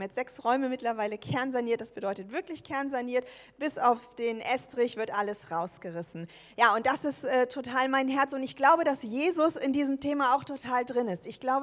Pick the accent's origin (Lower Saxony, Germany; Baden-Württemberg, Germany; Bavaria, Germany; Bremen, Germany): Lower Saxony, Germany; Wunstorf; ich komme aus Wunsdorf, das ist in der Nähe von Hannover, falls es jemand kennt, aus der K21.